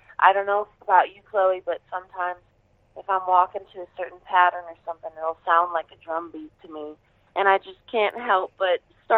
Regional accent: Detroit, Michigan, United States; that I really feel is connected to my hometown of Detroit, Michigan.

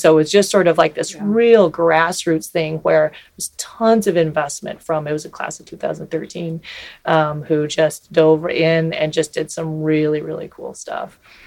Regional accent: Pacific Northwest, United States; And so I grew up in the Pacific Northwest.

